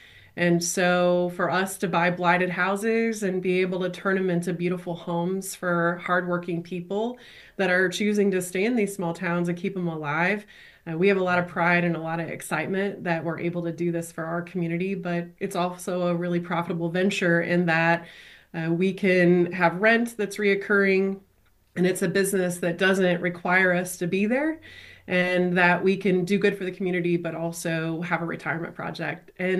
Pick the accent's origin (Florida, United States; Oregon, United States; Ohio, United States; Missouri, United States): Missouri, United States; Brookfield; Yeah, I grew up in Brookfield, Missouri, as did my husband.